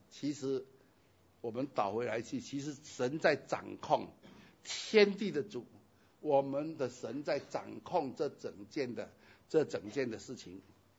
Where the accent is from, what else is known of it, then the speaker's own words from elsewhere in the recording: Singapore; 我相信像我们这些就是生于这里，长于这里，最后当然也是死在这里